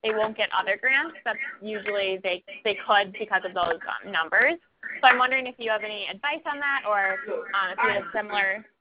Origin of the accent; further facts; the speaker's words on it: Colorado, United States; I'm from Colorado